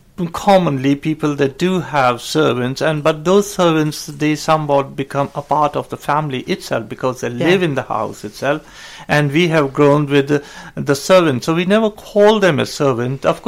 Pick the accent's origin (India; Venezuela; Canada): India; Jodhpur, Rajasthan; born there; moved away; also born or lived in Ajmer / Calcutta / Mumbai; Yeah, and then actually from Jodhpur, the city in Rajasthan, I then moved to or lived and studied in Ajmer. And then I lived in Calcutta, in northern India, then in Mumbai. I left Bombay.